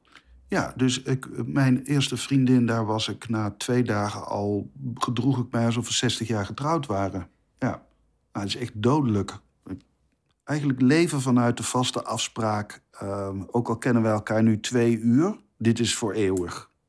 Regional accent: Roosendaal, North Brabant, Netherlands; Ik ben geboren in Roosendaal en ben opgegroeid in Brabant, West-Brabant.

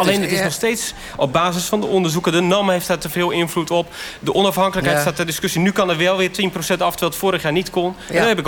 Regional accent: Ten Boer, Groningen, Netherlands; Want ik ben geboren en getogen daar. Hè. Ik kom uit Ten Boer en ik heb in Groningen gestudeerd, woon nog in Groningen.

